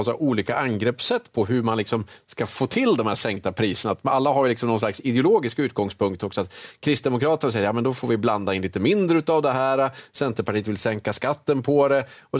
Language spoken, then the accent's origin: Swedish; Jämtland County, Sweden; Men nu, eftersom jag är uppväxt i Jämtland, så ligger ju den här frågan mig och mina vänner varmt om hjärtat